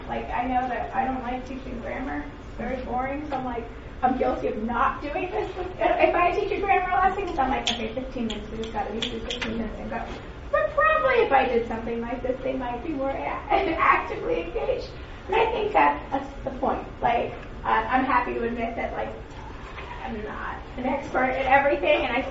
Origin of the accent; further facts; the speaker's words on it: Maryland, United States; I'm from Maryland.